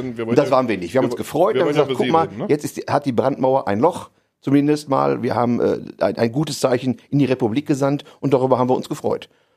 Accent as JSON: {"language": "German", "town": "Gera", "region": "Thuringia", "country": "Germany", "said": "ich komme aus Gera"}